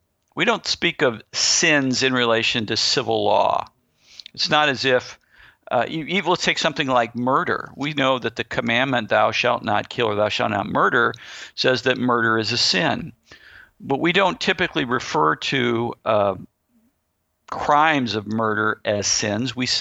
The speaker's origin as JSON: {"language": "English", "town": "St. Louis", "region": "Missouri", "country": "United States", "also_born_or_lived": "San Diego", "lives_now": "Bay Area, United States", "said": "We're from St. Louis. We moved to San Diego. We had the Padres."}